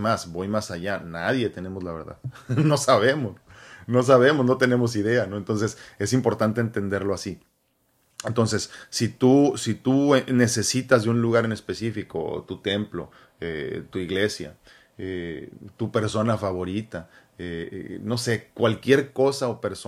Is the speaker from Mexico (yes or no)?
yes; Mexico; te siento como mexicano, como persona, como humano